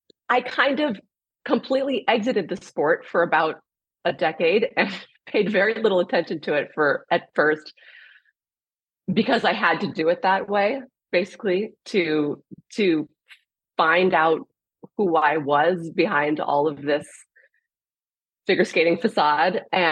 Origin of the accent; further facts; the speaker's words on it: Illinois, United States; I mean, I grew up figure skating in Illinois as well.